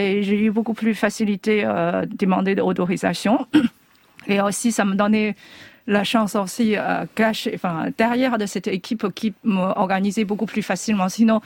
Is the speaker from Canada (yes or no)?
no; China; je suis une chinoise qui a cette réaction